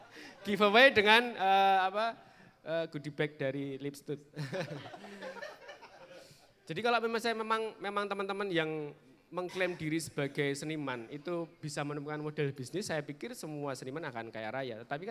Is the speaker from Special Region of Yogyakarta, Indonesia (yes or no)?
yes; Special Region of Yogyakarta, Indonesia; simbok saya tidak bisa masak gudeg itu tidak kehilangan identitas sebagai orang Jogja.